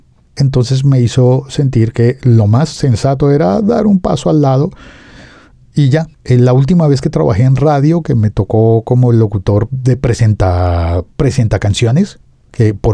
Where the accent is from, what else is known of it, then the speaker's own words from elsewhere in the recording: Colombia; quiénes somos los colombianos y qué es lo que nos toca vivir.